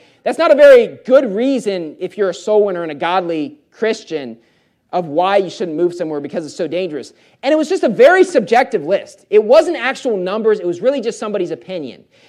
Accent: West Virginia, United States; I grew up in West Virginia.

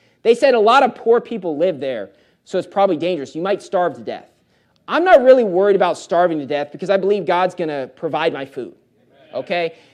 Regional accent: West Virginia, United States; I grew up in West Virginia.

